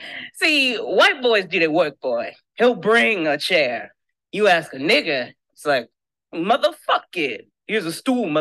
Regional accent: Peoria, Illinois, United States; So Mudbone is an old man I met in Peoria, where I'm from. I'm from Peoria.

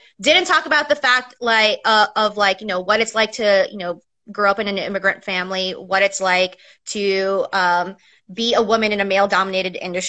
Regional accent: New York City, New York, United States; I grew up in New York City and I am the eighth of nine kids.

